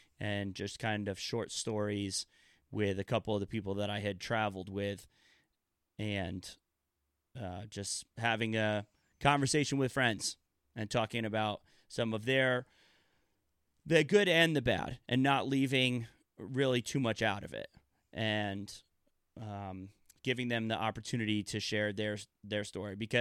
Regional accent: New York, United States; I was born and raised in the Durham Valley, so not very far away.

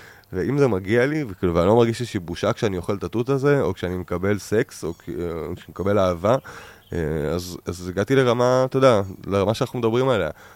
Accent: Ayelet HaShahar, Northern District, Israel; born there; קודם עברתי לגור באיילת השחר, קיבוץ שנולדתי בו, וגרתי על סבא שלי

